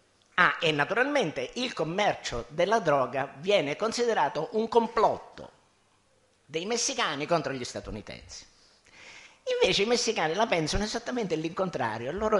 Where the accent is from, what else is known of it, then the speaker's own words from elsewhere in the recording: Sicily, Italy; quante volte questo schema è stato buttato addosso a noi come siciliani